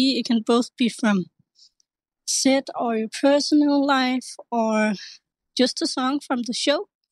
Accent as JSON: {"language": "English", "country": "Denmark", "second_language": "English", "said": "I'm from Denmark"}